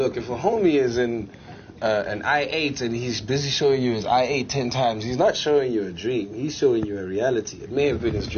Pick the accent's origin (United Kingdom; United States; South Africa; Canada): South Africa; East Rand, Gauteng; I'm from the East Rand, and I see a lot of crazy things when I go out there